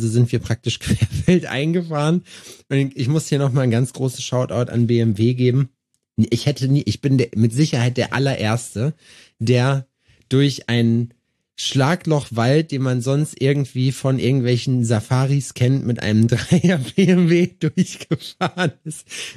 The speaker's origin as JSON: {"language": "German", "town": "Jena", "region": "Thuringia", "country": "Germany", "said": "Ja, ey, komm aus Jena, damit kannst du mich nicht beeindrucken."}